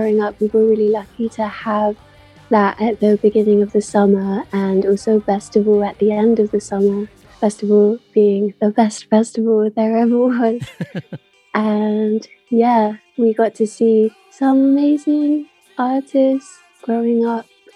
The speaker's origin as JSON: {"language": "English", "town": "Isle of Wight", "region": "South East England", "country": "United Kingdom", "tie": "born or raised there", "said": "Yeah, compared to like a city where like every street has a venue and bands go around touring, the Isle of Wight's pretty cut off from that."}